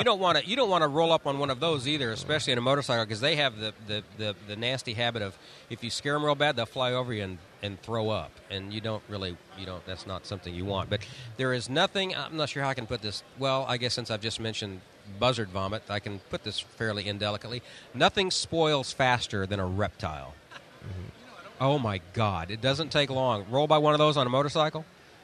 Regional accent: Oklahoma, United States; You know, I grew up in Oklahoma. We get tornadoes.

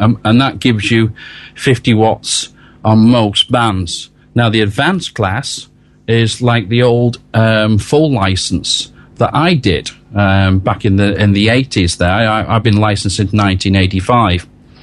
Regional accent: United Kingdom; I'm British of Scottish extraction.

